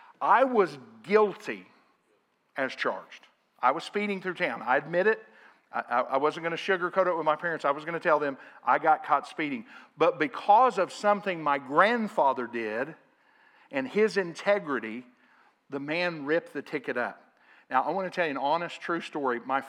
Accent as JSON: {"language": "English", "town": "Nicoma Park", "region": "Oklahoma", "country": "United States", "tie": "born or raised there", "said": "I tell everybody I grew up in Choctaw because nobody knows where Nakoma Park is. And so I tell people, I grew up in Choctaw, and they say, oh, yeah, I know Choctaw. We actually lived right outside of Choctaw in that little town, Nakoma Park."}